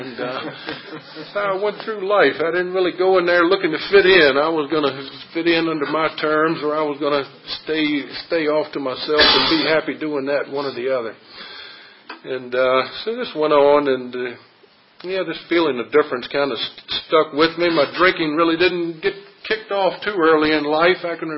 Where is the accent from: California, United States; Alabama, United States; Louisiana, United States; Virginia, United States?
Virginia, United States; I grew up in Lunenburg County, which is a farming area. Our nearest neighbors were about a half mile in each direction. And we raised tobacco and acres of gardens